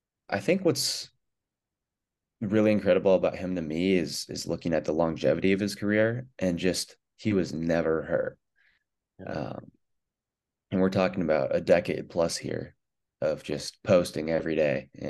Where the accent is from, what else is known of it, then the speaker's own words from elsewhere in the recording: Seattle, Washington, United States; So I grew up in Seattle, pretty much right in the city.